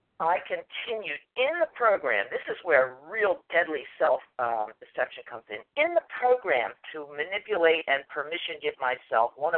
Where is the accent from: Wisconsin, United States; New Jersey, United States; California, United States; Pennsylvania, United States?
Pennsylvania, United States; Philadelphia; from Philadelphia, a compulsive overeater.